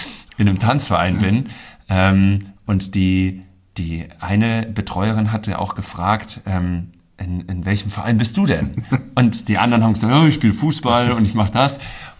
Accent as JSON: {"language": "German", "town": "Künzell", "region": "Hesse", "country": "Germany", "tie": "born or raised there", "said": "Und früher im Künzell bin ich aufgewachsen"}